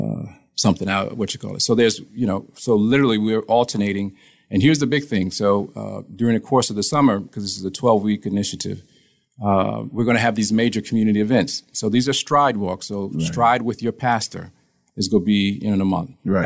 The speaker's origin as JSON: {"language": "English", "town": "Toledo", "region": "Ohio", "country": "United States", "said": "So I'm from Toledo, Ohio."}